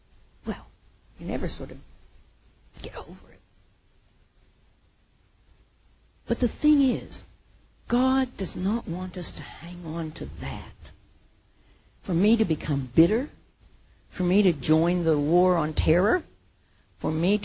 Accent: United States; It's because there's a part of me, I am American, you know.

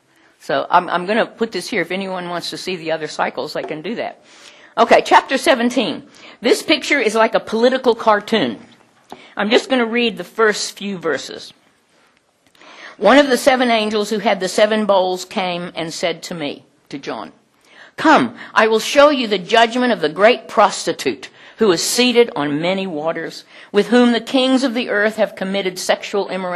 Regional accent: United States; I can say that because I'm an American.

